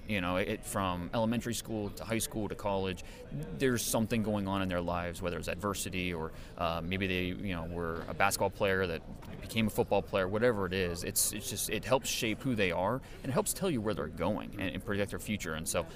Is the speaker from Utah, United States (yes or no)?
no; Ohio, United States; I'm an Ohio guy. I grew up in Northeast Ohio, and when the Browns came back in '99, I was probably 13 years old.